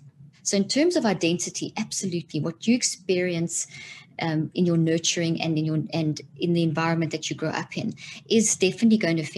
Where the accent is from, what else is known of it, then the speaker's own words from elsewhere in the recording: South Africa; moved away as an adult; also born or lived in Zimbabwe; now in United States; Yes, I was born in Zimbabwe, and that country alone had enough problems and still has, and then grew up in South Africa and all my kids were born there. And we've been in the States now for 13 years. So I was in South Africa in the apartheid era and the transition and the post.